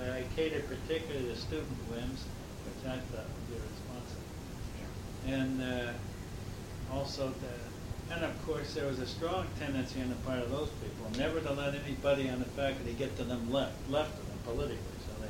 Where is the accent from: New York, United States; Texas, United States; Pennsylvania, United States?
Pennsylvania, United States; Erie; Erie. I had a very different background than a lot of these people.